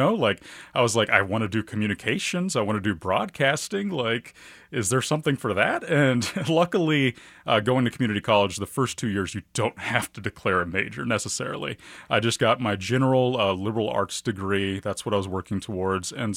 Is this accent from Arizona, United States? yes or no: no; Kansas City, Missouri, United States; I grew up in East Kansas City, went to Raytown High School, and I was working at Walmart.